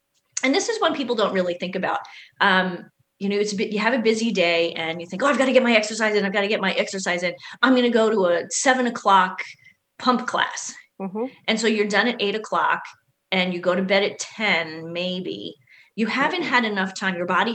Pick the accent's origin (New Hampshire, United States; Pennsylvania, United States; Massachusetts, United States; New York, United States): New York, United States; also born or lived in New Jersey; it never bothered me when I lived in New Jersey and when I grew up in New York, noise was not a big deal.